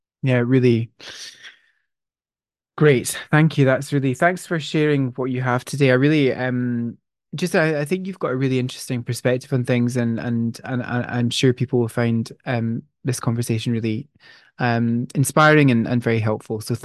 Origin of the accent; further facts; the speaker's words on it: Glasgow, Scotland, United Kingdom; I felt like I was going up in the world because I'm from Glasgow, but I felt like I really made it when I got to Edinburgh, you know?